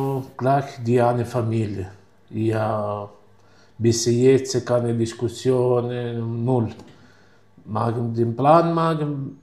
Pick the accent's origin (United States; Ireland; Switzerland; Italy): Italy; Sicily; German is a second language; moved away as an adult; now in Germany; Ich komme aus Sizilien, Italien. Jetzt habe ich 11 Jahre in Deutschland